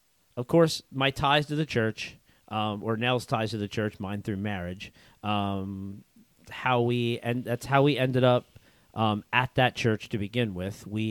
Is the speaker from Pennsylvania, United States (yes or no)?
yes; Pennsylvania, United States; And I'm an Eagles fan because I was born and raised here in Central PA, so.